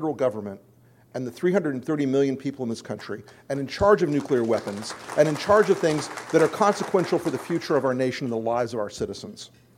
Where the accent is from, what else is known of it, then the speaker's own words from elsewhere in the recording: United States; As a Republican, as a conservative, and as an American, I just couldn't do it.